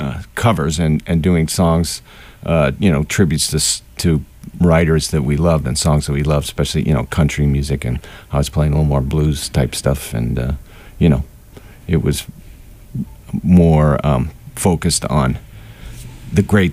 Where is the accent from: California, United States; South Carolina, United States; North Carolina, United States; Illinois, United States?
California, United States; San Francisco; also born or lived in Arizona; I grew up in California, San Francisco, and Arizona.